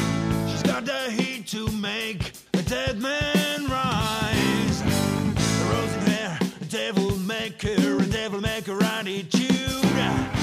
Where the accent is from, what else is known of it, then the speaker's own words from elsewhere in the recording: Brest, Brittany, France; Bah, à l'origine, je viens de Bretagne, je viens de Brest.